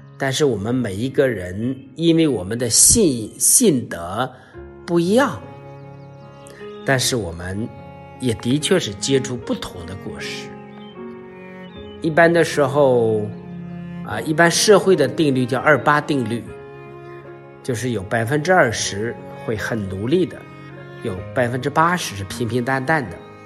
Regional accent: China; 我们大家都很清楚哈，我们中国人都是农民。我们原来几千年都是农业国啊，对于这个种地大家都不陌生。

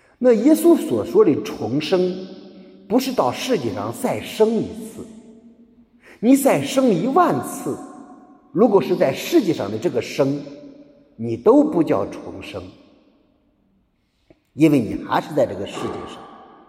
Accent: China; 啊，我们中国人很多人老百姓相信轮回，因为这一生没有活好，希望来生能活得更加精彩。

